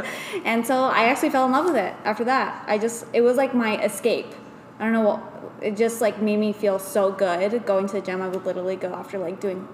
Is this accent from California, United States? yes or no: yes; San Francisco, California, United States; also born or lived in Arizona; So I was born in Arizona, but I basically have been back and forth from here in San Francisco my whole life.